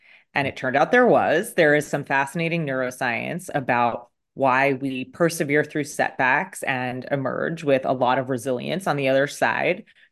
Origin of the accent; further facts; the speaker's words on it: New York, United States; I grew up here in the suburbs of New York City.